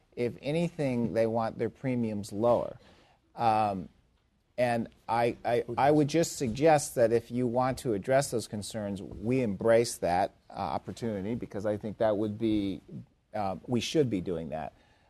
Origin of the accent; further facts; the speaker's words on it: Ohio, United States; I'm from Ohio, where that book emanates in many ways. Went to school very near there. I know those people. Grew up in Appalachian, Ohio.